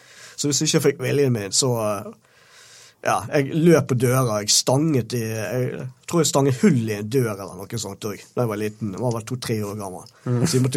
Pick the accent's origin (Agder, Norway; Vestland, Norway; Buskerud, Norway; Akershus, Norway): Vestland, Norway; Bergen; Fellingsdal, Hjalmar Brantingsvei, blokkene bak Oasen.